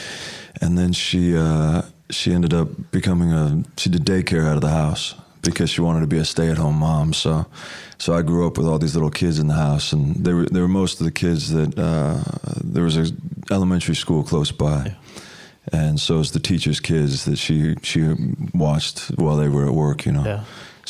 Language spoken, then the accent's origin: English; Anaheim, California, United States; also born or lived in Los Angeles; Anaheim, California. Yeah, very close to here.